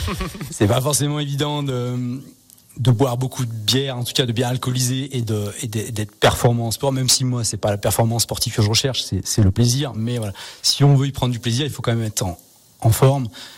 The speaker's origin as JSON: {"language": "French", "region": "Auvergne-Rhône-Alpes", "country": "France", "said": "puisqu'on est savoyard, et qu'on essaye de, dans la mesure du possible, de s'approvisionner en local"}